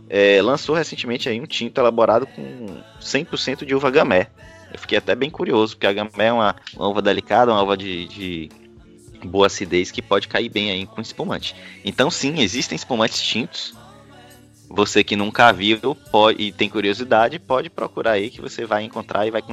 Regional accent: Bahia, Brazil; E nós que somos baianos, temos inclusive uma especiaria, uma comida típica da gente aqui

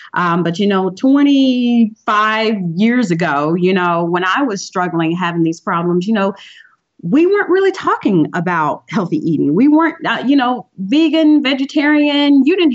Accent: the South, United States; I grew up in the South. I grew up in the South where we eat rich foods, you know, rich foods that taste good.

